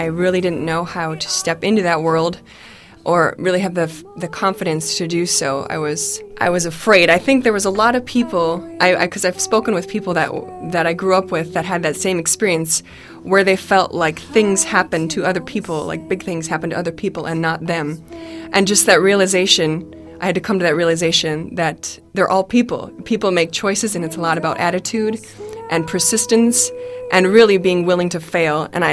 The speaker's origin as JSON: {"language": "English", "town": "Clara City", "region": "Minnesota", "country": "United States", "tie": "born or raised there", "said": "I grew up in Clara City, Minnesota, which is out on the wide open prairie, the land of great big sky and stars."}